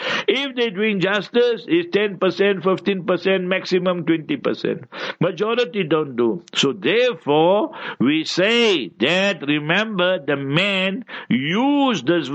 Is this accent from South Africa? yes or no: yes; Heidelberg, Gauteng, South Africa; born there; English is a second language; I was born in Heidelberg, you see, and in that African location. So we had one shop and we had a house.